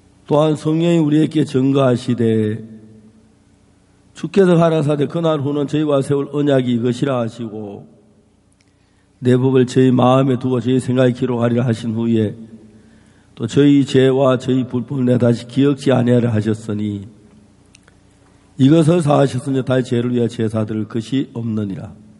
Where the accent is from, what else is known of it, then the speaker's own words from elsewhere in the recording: Gyeongsang, South Korea; now in Gwangju, South Korea; 제가 경상도 사람인데